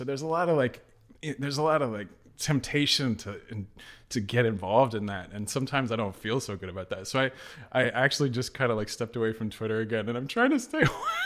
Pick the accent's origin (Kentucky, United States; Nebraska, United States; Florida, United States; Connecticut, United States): Kentucky, United States; Louisville; I'm from Louisville, Kentucky, and she did a lot of work at Actors Theater of Louisville.